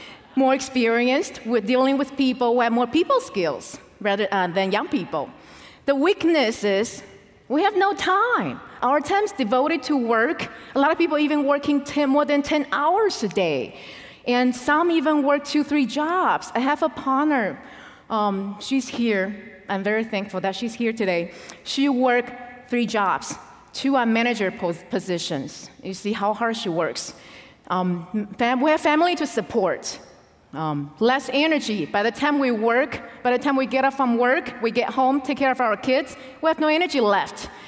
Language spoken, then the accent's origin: English; Albany, New York, United States; also born or lived in Flushing; I'm from Albany, New York, and Flushing.